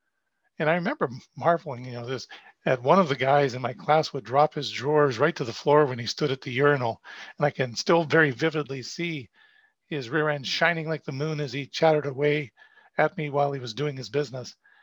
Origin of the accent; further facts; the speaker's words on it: Cleveland, Ohio, United States; also born or lived in Pittsburgh, Pennsylvania; I grew up in the United States, with most of that time being split between the Cleveland and Pittsburgh areas.